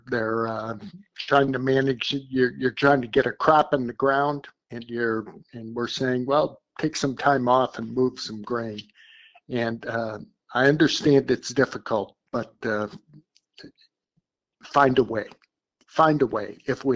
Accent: Minnesota, United States; I'll speak for my home state of Minnesota.

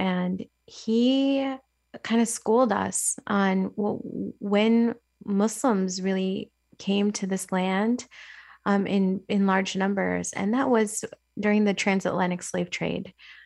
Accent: Flint, Michigan, United States; And one thing that I learned actually growing up in Flint, being connected to so many beautiful Black Americans

